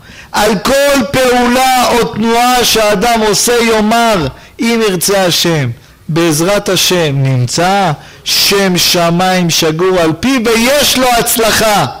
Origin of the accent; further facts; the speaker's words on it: Jerusalem, Jerusalem District, Israel; הייתי ילד, גדלנו בשכונת בית וגן בירושלים.